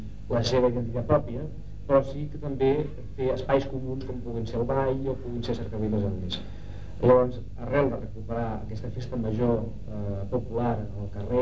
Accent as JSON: {"language": "Catalan", "town": "Cuenca", "region": "Castilla-La Mancha", "country": "Spain", "said": "nosaltres som de Cuenca, però els nostres fills ja són nascuts aquí, però els nostres fills parlen català."}